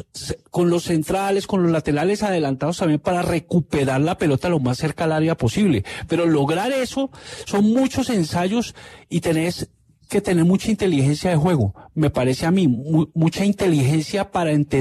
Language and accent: Spanish; Colombia; cómo somos los colombianos? Los colombianos damos muchos rodeos